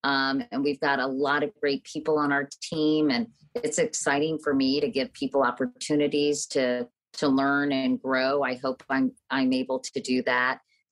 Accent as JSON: {"language": "English", "region": "Virginia", "country": "United States", "tie": "born or raised there", "said": "I grew up in Virginia and didn't really understand the provenance of these statues"}